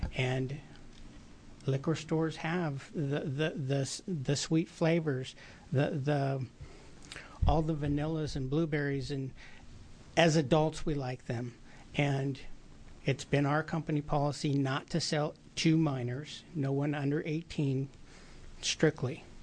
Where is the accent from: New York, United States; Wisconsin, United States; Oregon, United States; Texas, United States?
Oregon, United States; Medford; I'm up from Medford, Oregon today.